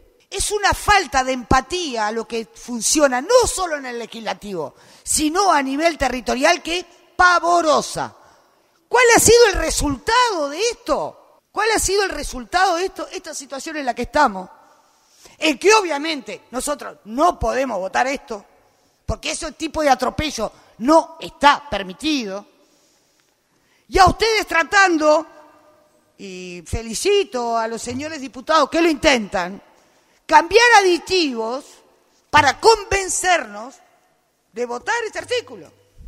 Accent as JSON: {"language": "Spanish", "region": "Montevideo", "country": "Uruguay", "said": "lo pagamos los montevideanos en nuestros impuestos"}